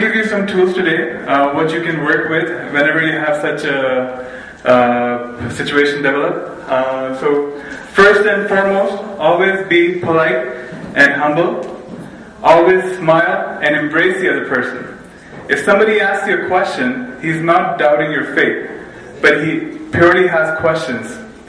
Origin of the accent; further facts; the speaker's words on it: Pakistan; also born or lived in Canada; when I was growing up in Pakistan, or even in Canada